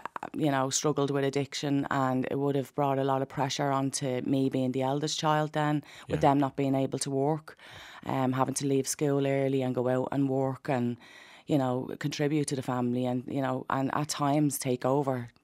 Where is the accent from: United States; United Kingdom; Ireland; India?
Ireland; Dublin, Leinster; I grew up in Ballymun, and I'm the eldest child of four children, three younger brothers.